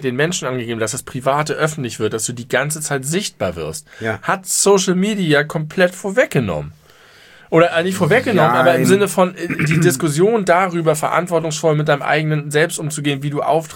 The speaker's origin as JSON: {"language": "German", "region": "Hamburg", "country": "Germany", "said": "ich komme aus Hamburg, tut mir leid, das ist nicht meine Kategorie von Taxi."}